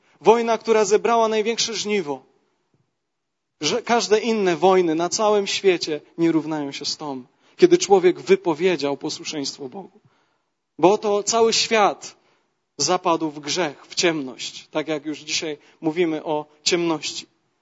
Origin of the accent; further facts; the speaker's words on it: Jastrzębie-Zdrój, Silesian Voivodeship, Poland; Ponieważ ja urodziłem się w Jastrzębiu, mieszkałem w Jastrzębiu